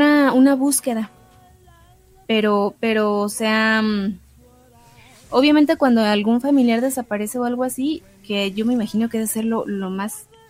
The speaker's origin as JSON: {"language": "Spanish", "town": "Ciudad Hidalgo", "region": "Michoacán", "country": "Mexico", "tie": "born or raised there", "said": "de aquí, de mi pueblo, de mi ciudad natal, de Ciudad Hidalgo, Michoacán."}